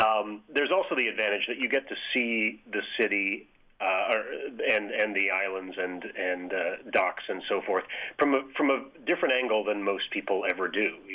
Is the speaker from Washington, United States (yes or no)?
yes; Seattle, Washington, United States; I had wanted to take Van out of his usual environs of Seattle, which is my hometown, as you said